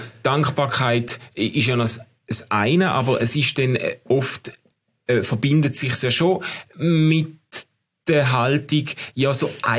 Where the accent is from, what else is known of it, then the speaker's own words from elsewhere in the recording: Switzerland; ich bin stolzer Schweizer.